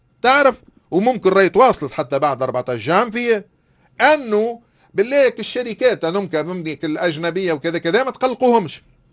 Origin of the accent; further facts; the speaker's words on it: Tunisia; أنا اليوم كتونسي تقول لي إيش تراقب؟